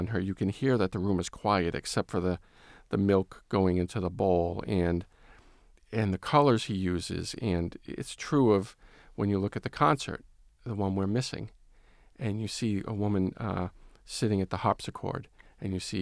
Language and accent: English; Rhode Island, United States; And he's from Rhode Island. I'm from Rhode Island.